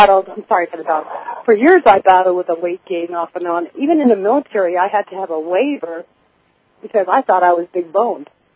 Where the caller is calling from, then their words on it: Pennsylvania, United States; I'm calling from Pennsylvania.